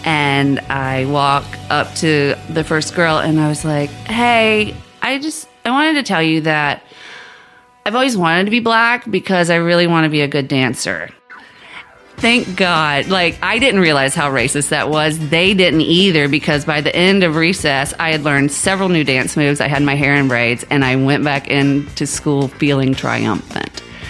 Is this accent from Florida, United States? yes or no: yes; Jacksonville, Florida, United States; I'm bummed out because I'm coming from Jacksonville, Florida, which to me is a huge metropolis.